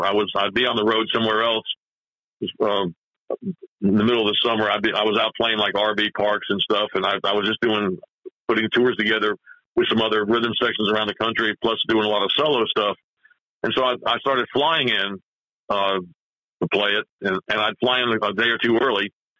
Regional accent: New Jersey, United States; now in Georgia, United States; You know, and I'm not from Oklahoma. I'm a Jersey boy, you know, living in Georgia, falling into Oklahoma.

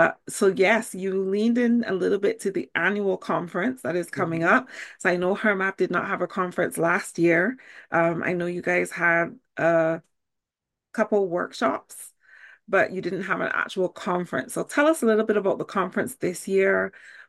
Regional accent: United Kingdom; I am a member of CIPD, but I am British and I respect to CIPD.

